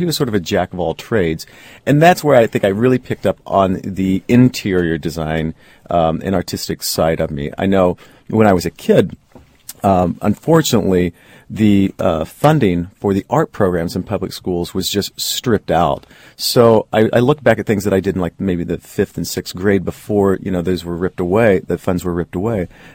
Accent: Broadlands, Illinois, United States; I consider Champaign, Urbana, you know, my hometown, the whole community, originally from Broadlands, that's the address.

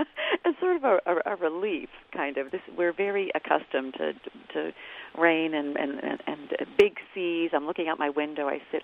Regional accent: New Hampshire, United States; moved away as an adult; now in Alaska, United States; Yeah, I grew up in New Hampshire.

